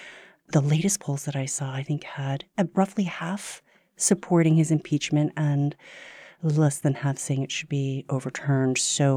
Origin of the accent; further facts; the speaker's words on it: United States; It's very interesting to watch it as an American